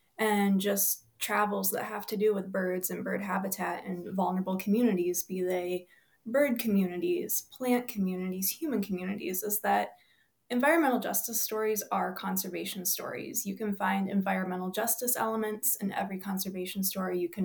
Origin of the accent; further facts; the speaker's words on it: Michigan, United States; I grew up in Berrien County. And there was this really active bird club associated with the nature center there called the Berrien Bird Club.